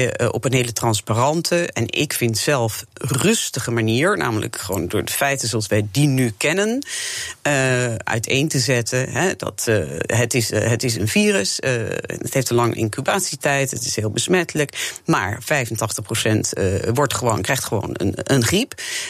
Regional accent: northern Italy, Italy; now in Netherlands; ik kom uit Noord-Italië...

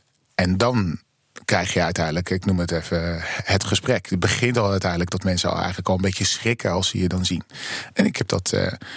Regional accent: Rotterdam, South Holland, Netherlands; Ik ben geboren getogen Rotterdammer. Ik ben opgegroeid in Hoek van Holland. Van vijfde tot mijn twaalfde jaar. Dus lees, wij waren een van de eerste zwarte families die in Hoek van Holland kwam wonen.

